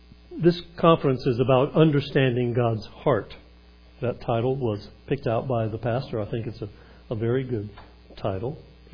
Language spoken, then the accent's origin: English; Alabama, United States; and I'm from Alabama. I'm a graduate.